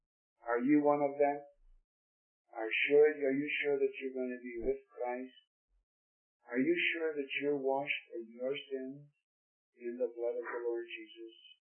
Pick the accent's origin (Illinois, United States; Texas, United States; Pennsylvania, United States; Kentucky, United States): Illinois, United States; Chicago; I was born and raised in Chicago. I go back to that city now